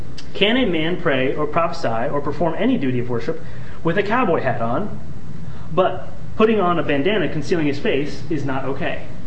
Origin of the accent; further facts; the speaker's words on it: Kansas, United States; I'm from Kansas, and in Kansas, we don't usually greet each other that way.